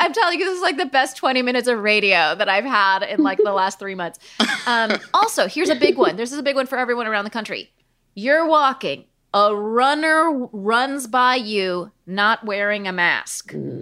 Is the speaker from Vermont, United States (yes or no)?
no; New York, United States; he answered a couple of questions that I thought were so important for me to understand as a New Yorker.